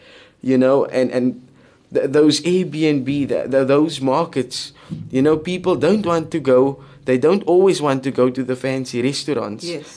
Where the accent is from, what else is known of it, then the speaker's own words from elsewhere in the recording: Cape Town, Western Cape, South Africa; gave me hope as a Capetonian growing up on the Cape Flats, where gangsterism and all of the bad things, you know, happens on a daily basis